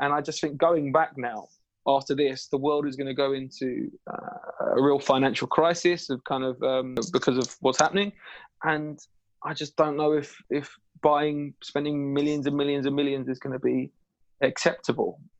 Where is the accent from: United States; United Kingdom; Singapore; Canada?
United Kingdom; London; I grew up in East London.